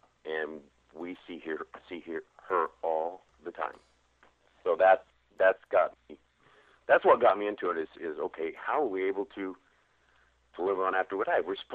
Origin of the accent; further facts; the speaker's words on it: Oklahoma, United States; I'm learning a lot from my culture, which I'm Osage from Oklahoma